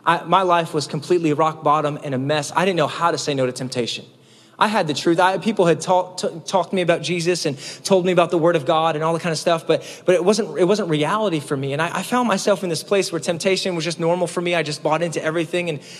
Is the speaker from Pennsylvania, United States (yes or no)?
yes; Scranton, Pennsylvania, United States; also born or lived in Philadelphia; You know, I'm from Pennsylvania, Scranton, Pennsylvania. I lived in Philadelphia for a while, and yes, The Office, right?